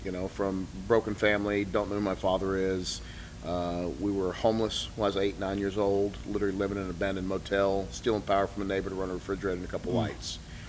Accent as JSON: {"language": "English", "town": "Alvin", "region": "Texas", "country": "United States", "tie": "born or raised there", "said": "I grew up in Alvin."}